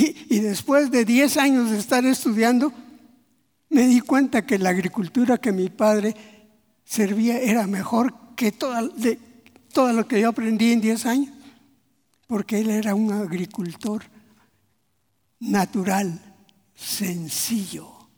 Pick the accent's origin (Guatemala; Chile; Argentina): Guatemala; San Marcos; yo soy de San Marcos